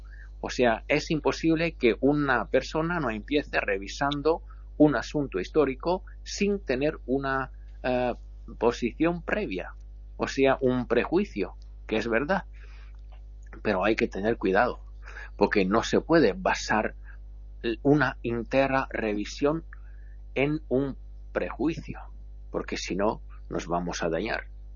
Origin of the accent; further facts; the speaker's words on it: Italy; Spanish is a second language; Yo vivo en Italia, soy italiano